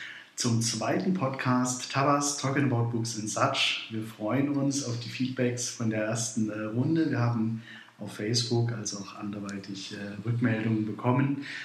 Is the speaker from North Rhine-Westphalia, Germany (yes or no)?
no; Thuringia, Germany; Das können wir als Thüringer natürlich selbst nur leiten an der Stelle.